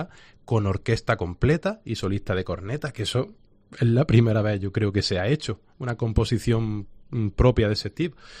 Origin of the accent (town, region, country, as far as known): Baza, Andalusia, Spain; born or raised there